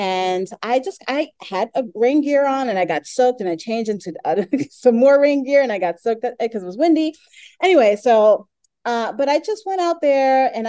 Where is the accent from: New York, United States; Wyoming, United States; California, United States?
New York, United States; Brooklyn; My friend Latoya, who is in Brooklyn, I'm from Brooklyn.